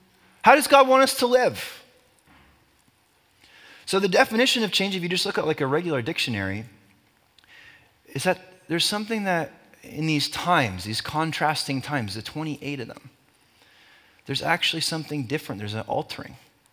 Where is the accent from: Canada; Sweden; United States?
Canada; but I'm Canadian. Just so you know.